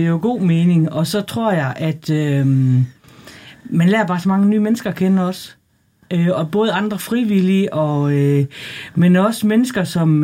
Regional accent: Hvidebæk, Zealand, Denmark; og jeg kommer fra Hvidebæk. Gift og har tre børn, som er store.

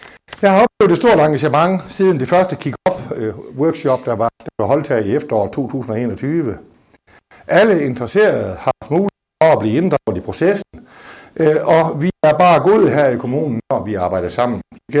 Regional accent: Central Denmark Region, Denmark; Jeg kender det hjemmefra, der hvor jeg kommer fra. Når Hovre og Spjald spiller kamp sammen

